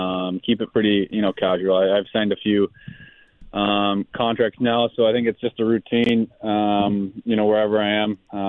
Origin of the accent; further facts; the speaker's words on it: Anaheim, California, United States; I came from Anaheim, so I was used to the somewhat of a similar weather, somewhat of the similar beach.